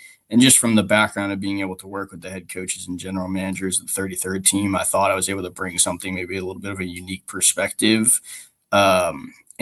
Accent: Massachusetts, United States; I'm from Massachusetts, grew up a Patriots fan.

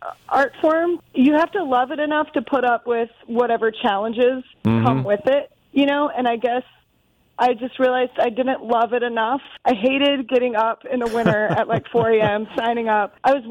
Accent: Pensacola, Florida, United States; now in New York, United States; I'm from Florida, on the Gulf Coast, Pensacola, Florida.

